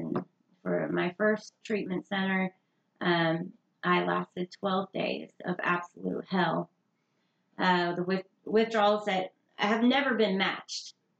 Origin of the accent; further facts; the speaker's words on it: St. Joseph, Missouri, United States; I moved to Kansas City for the first time. I'm from St. Joe, so it's a small town. All I've known is just small town people and never really lived in a big city